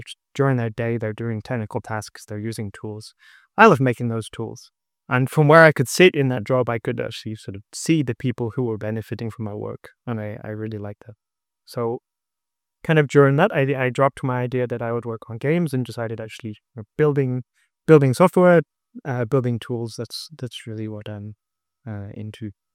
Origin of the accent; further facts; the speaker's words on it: North West England, United Kingdom; So I'm originally from England, from a small town near Manchester, Redbull.